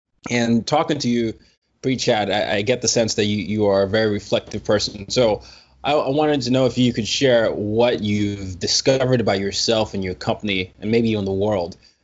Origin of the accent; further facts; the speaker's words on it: Nigeria; I'm Nigerian, and spending time in different parts of the world, you get to see how different people approach freedom.